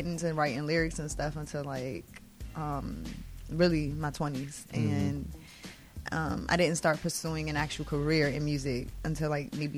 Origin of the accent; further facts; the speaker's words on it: Washington, District of Columbia, United States; I'm from Southeast.